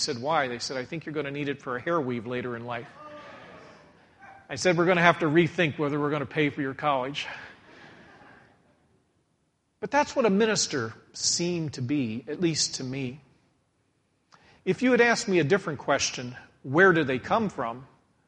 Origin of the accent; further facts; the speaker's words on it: Gettysburg, Pennsylvania, United States; As a young man, I grew up in Gettysburg, Pennsylvania, right at the foot of the Lutheran Theological Seminary.